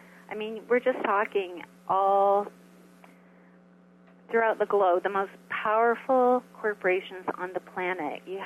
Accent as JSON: {"language": "English", "country": "Canada", "said": "I mean, I'm Canadian, so I'm not."}